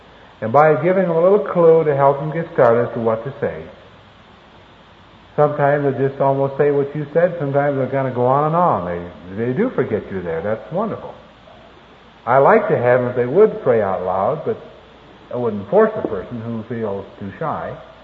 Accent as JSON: {"language": "English", "region": "Iowa", "country": "United States", "tie": "born or raised there", "said": "I was born and raised in Iowa. And back there at night, the evening meal was supper for us."}